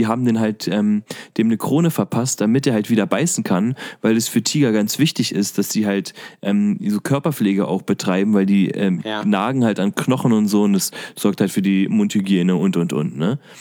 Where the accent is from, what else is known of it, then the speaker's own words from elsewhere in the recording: Berlin, Germany; Ich bin Berliner